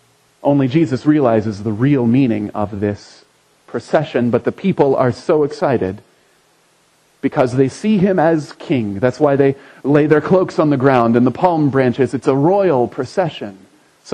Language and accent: English; Anderson, Indiana, United States; It kind of reminds me of when I grew up in Anderson, Indiana.